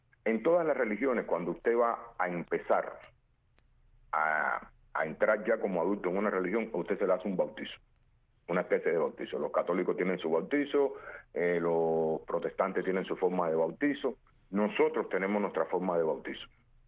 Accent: Cuba; Yo me bautizaron de niño y más nunca yo entré en una iglesia. Acuérdate que yo crecí dentro del comunismo en Cuba, donde ir a la iglesia era un pecado.

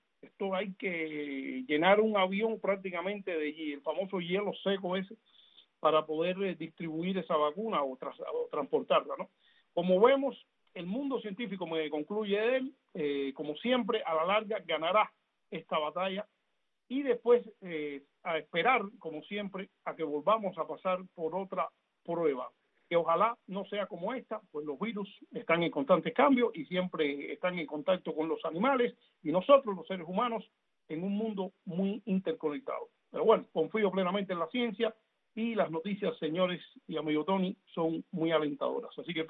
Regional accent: Cuba

